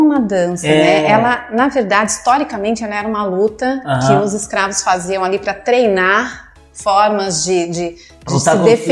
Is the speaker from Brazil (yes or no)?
yes; São Paulo, Brazil; Bom, e falando de mim, eu sou de São Paulo, né, nasci, criada em São Paulo.